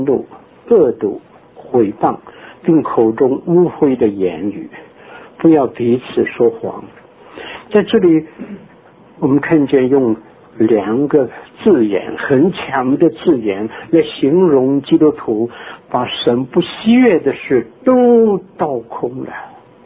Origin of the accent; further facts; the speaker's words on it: Qingdao, Shandong, China; 我的家乡是山东，我住在青岛。